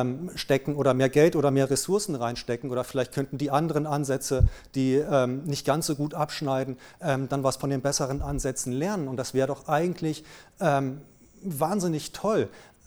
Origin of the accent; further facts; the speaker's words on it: Marburg, Hesse, Germany; Ich komme aus Marburg, habe da Psychologie studiert